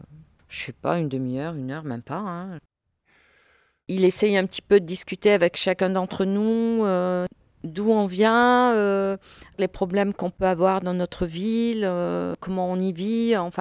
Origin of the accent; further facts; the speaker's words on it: Marseille, Provence-Alpes-Côte d'Azur, France; born there; also born or lived in Algeria; Moi, je suis née à Marseille, ma grande sœur, elle est née à Mostaganem.